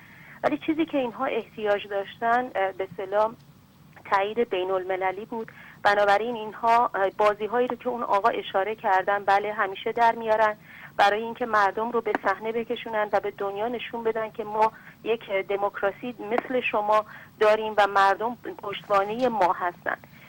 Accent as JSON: {"language": "Persian", "country": "Iran", "said": "به عنوان یک ایرانی، تک تک ما در خارج از کشور"}